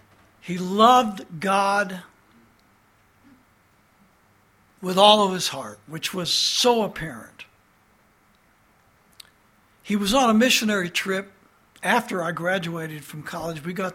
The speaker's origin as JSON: {"language": "English", "region": "Indiana", "country": "United States", "tie": "born or raised there", "said": "I just happened to be visiting my hometown in Indiana"}